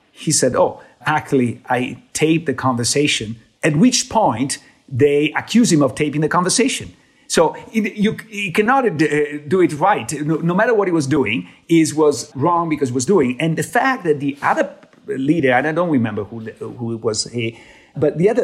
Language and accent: English; Chicago, Illinois, United States; We are from Chicago after all. So we know the disaster of Sears.